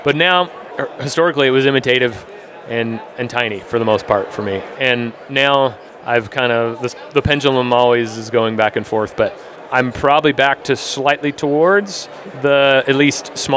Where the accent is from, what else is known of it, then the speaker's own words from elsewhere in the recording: Utah, United States; So growing up in Utah with the Provo and the Green River and sort of the western tailwaters in general being my main rivers that I fished a lot